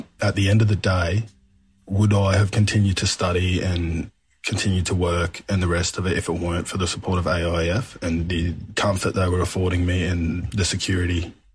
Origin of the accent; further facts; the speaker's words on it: Newcastle, New South Wales, Australia; So my country, I'm a Wiradjuri and Anawar man, but I was raised on Awabakal country in Newcastle. It's the steel city, BHP, and I feel pretty privileged to be able to live in the place called home